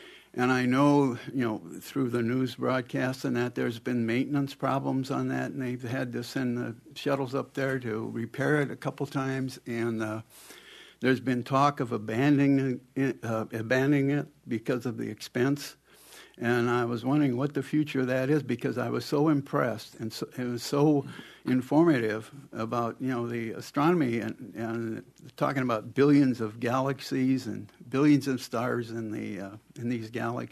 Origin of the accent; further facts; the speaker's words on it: Green Bay, Wisconsin, United States; I'm from Green Bay. In case you don't know where that is, that they have that football team up there.